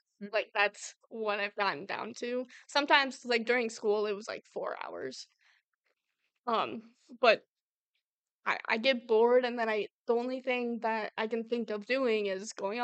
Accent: Michigan, United States; Born and raised in Michigan.

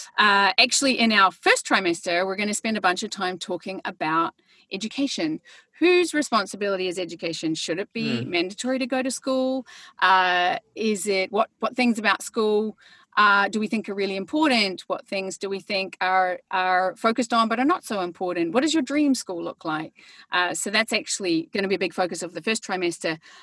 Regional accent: New Zealand; moved away as an adult; now in United States; I'm from New Zealand, if anybody's wondering about my funny accent. But I have been in the US. I came over for college, and I've been in Silicon Valley with my husband.

